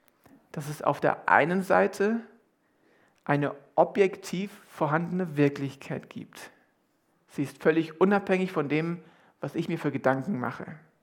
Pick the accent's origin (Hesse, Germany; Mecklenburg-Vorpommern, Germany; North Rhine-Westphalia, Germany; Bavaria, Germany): Hesse, Germany; Limburg an der Lahn; Wir kommen aus Limburg an der Lahn.